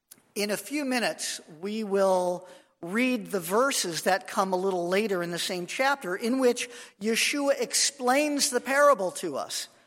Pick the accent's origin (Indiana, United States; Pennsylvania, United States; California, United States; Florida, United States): California, United States; Los Angeles; I'm a kid from Los Angeles. What do I know?